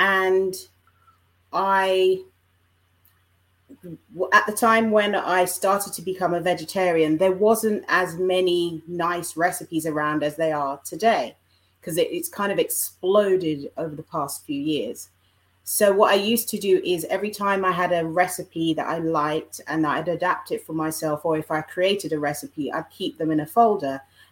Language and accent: English; London, United Kingdom; also born or lived in Jamaica; My parents are from Jamaica. They emigrated to the UK in the 50s and 60s, and I was born in London, and I've lived here ever since. I have lived in Jamaica from age 5 until I was 10.